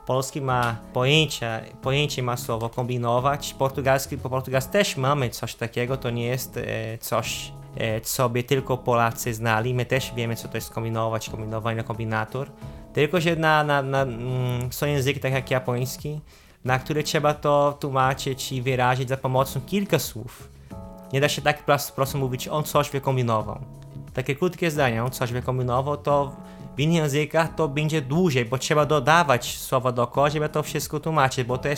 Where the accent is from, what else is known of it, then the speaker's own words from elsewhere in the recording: North Region, Brazil; Polish is a second language; now in Gliwice, Poland; I pochodzę z Brazylii, z północy Brazylii i mieszkam tu na Śląsku cały czas w Gliwicach już od 9 lat.